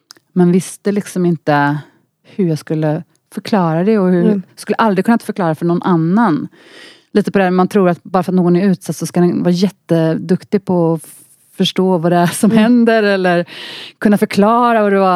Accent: Västra Götaland County, Sweden; also born or lived in Iran; jag har vuxit upp i Bildal eller Kullavik där jag bor.

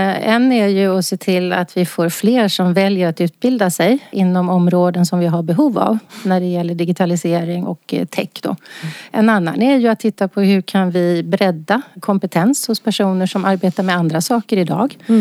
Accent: Stockholm, Stockholm County, Sweden; born there; also born or lived in Gothenburg / Kalmar / Karlstad; Jag är född i Stockholm. Mm. Under min uppväxt så bodde jag i Göteborg, Kalmar, Karlstad. Sen återvände jag till Stockholm för att studera. Och det gjorde jag på KTH.

